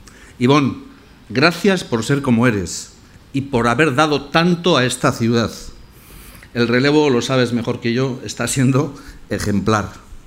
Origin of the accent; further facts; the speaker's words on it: Bilbao, Basque Country, Spain; Soy de Bilbao y voy a ser alcalde de Bilbao.